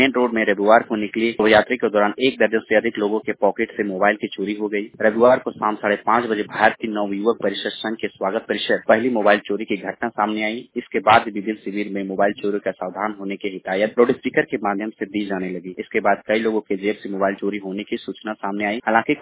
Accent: Ranchi, Jharkhand, India; मैं रांची से हूँ

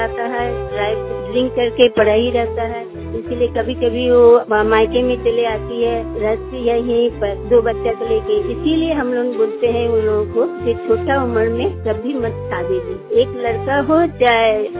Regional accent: Digha, India; मेरा गांव का नाम दीघा है, ब्लॉक है घाट जिला।

